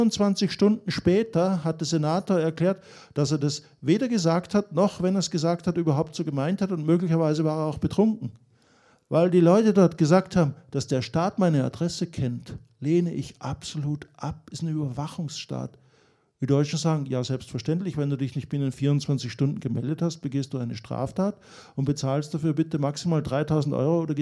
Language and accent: German; Austria; ich bin Österreicher